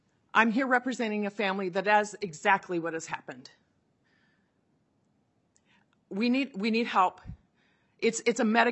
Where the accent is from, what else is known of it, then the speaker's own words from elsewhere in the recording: Minnesota, United States; born and raised in Minnesota